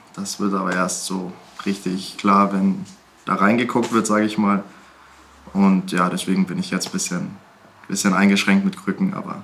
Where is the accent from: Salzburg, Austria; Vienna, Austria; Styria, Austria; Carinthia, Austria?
Carinthia, Austria; Wir haben noch einen großen Bruder, der hat auch mal Handball gespielt. Und wir kommen ja aus Kärnten